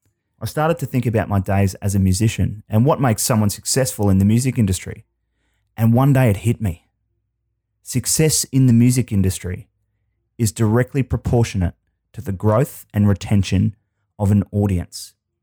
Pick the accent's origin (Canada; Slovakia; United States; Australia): Australia; Brisbane, Queensland; also born or lived in Melbourne; I moved back to my hometown of Brisbane from Melbourne, the so-called music capital of Australia at the time. And at the ripe old age of 21